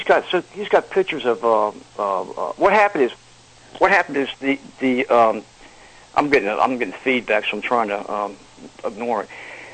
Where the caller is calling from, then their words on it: Maryland, United States; I'm from Maryland.